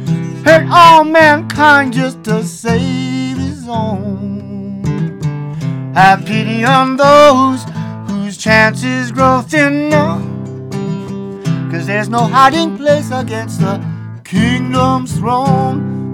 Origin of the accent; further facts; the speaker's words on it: Oakland, California, United States; born there; Y'all, what is this y'all thing? I was born in Oakland. I'm not gonna say y'all.